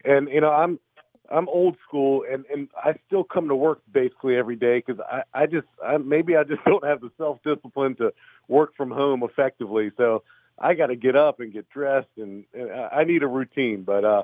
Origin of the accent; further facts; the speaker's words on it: Maryland, United States; Now, I hail from Prince George's County. And, Don, you know, Prince George's County, we've had our fair share of violent crime issues, scandal and corruption over the years.